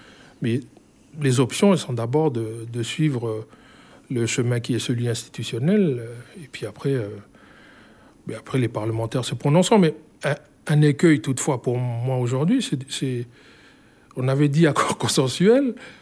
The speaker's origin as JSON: {"language": "French", "town": "Hienghène", "region": "North Province", "country": "New Caledonia", "said": "ce n'est pas parce que je suis des Yengen que je n'ai pas le droit de venir ici au Sud et d'habiter dans le Sud"}